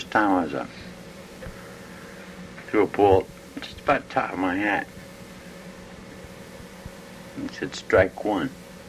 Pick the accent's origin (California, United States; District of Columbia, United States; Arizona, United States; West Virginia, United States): District of Columbia, United States; Washington; also born or lived in Virginia; I had a funny thing happen to me opening day in Washington, which was my hometown. I have to call it that because I moved in from Virginia into Washington.